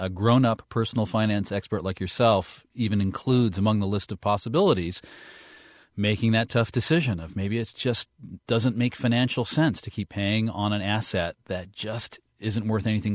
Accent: Maine, United States; I'm from the state of Maine.

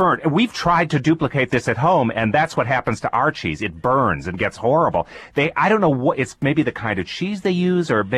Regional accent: Connecticut, United States; in upstate Connecticut, my home state

